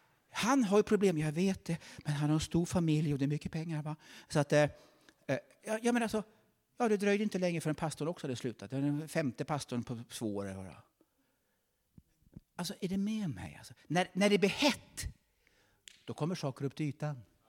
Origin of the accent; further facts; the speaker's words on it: Värmland, Sweden; accent: Värmland dialect; Ut på fältet till Värmland. Till Värmland. Så jag talar värmländska.